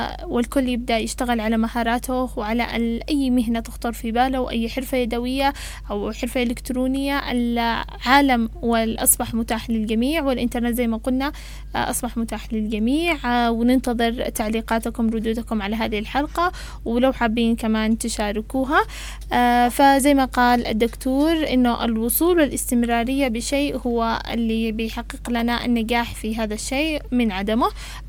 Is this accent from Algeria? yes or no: no; Yemen; الأشياء اللي مثلا عندنا في اليمن في قصور في المعاهد التدريبية والمعاهد الفنية